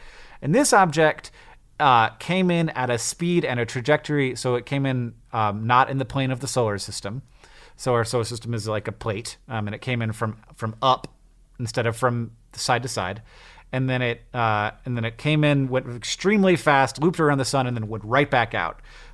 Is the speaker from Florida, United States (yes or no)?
yes; Florida, United States; I grew up in Florida where and out here in Montana, like, Montana is a Spanish word.